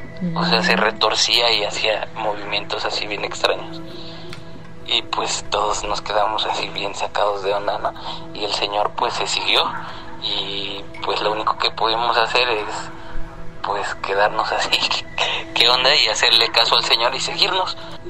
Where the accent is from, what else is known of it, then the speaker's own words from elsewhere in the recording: Pachuca, Hidalgo, Mexico; ya íbamos de regreso a Pachuca, yo soy de Pachuca.